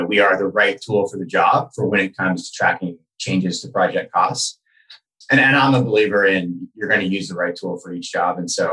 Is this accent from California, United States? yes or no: yes; Sacramento, California, United States; I'm from Sacramento originally.